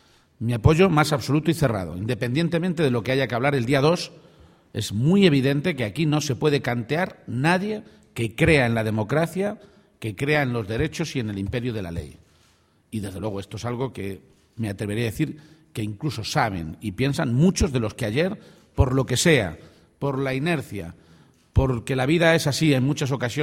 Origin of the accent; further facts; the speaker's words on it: Spain; al menos para los que somos españoles